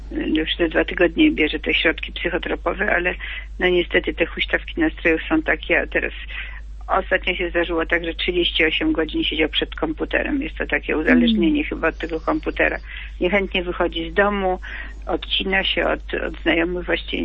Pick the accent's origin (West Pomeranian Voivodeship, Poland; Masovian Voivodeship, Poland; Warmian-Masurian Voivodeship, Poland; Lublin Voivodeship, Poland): Masovian Voivodeship, Poland; Warsaw; My jesteśmy z Warszawy.